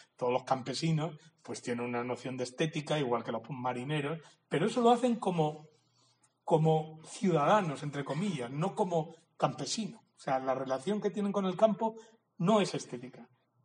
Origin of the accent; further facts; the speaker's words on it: Meseta Central, Spain; born there; nacer en el Mediterráneo es una visión que los que hemos nacido en la meseta nos viene lejos y viceversa.